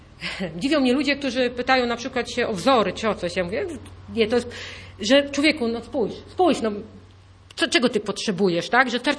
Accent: Warmian-Masurian Voivodeship, Poland; Wychowałam się w takiej małej wiosce na Warmii, wśród takich lasów i pól i myślę, że to mnie ukształtowało.

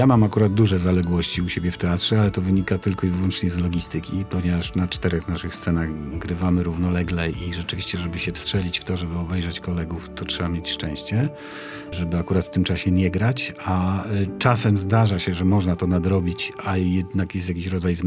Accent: Sopot, Pomeranian Voivodeship, Poland; also born or lived in Gdynia; Jestem z urodzenia gdynianinem. Skończyłem szkołę podstawową w Sopocie, bo jestem sopocianinem. Nie mogłem się urodzić w Sopocie, dlatego urodziłem się w Gdyni. Wróciłem do Sopotu po studiach teatralnych, po studiach aktorskich.

